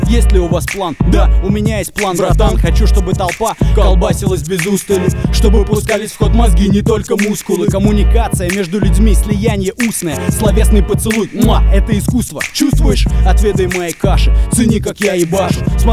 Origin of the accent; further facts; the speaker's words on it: Moscow, Russia; Я не лажаю, я из Москвы, все сказано.